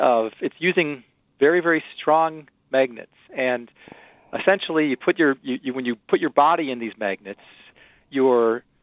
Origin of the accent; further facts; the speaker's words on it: Milwaukee, Wisconsin, United States; I grew up in Milwaukee, and I also went to college there at Marquette University. And then I went to the Medical College of Wisconsin, also in Milwaukee. So I kind of stayed in Milwaukee up until I was about 28.